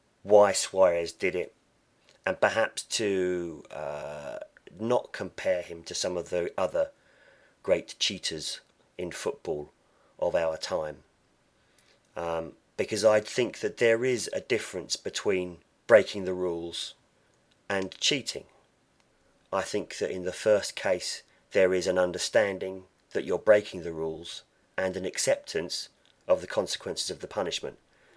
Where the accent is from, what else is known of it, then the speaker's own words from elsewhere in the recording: England, United Kingdom; if the situation was replicated for England as an Englishman or for Crystal Palace as a Crystal Palace supporter